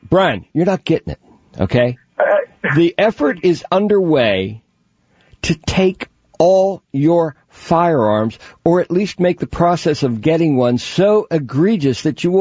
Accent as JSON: {"language": "English", "town": "Baltimore", "region": "Maryland", "country": "United States", "said": "Well, you know, I'm from Baltimore City, and I don't think people need to hunt at all"}